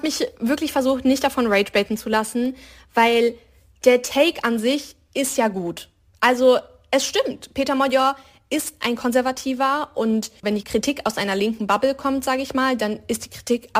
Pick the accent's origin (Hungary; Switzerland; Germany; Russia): Hungary; dass ich zum Beispiel als Journalistin wieder in meinem Heimatland arbeiten könnte.